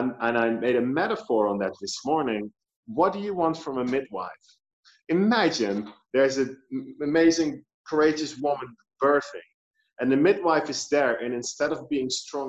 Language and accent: English; Netherlands; now in Indonesia; growing up in the Netherlands was very difficult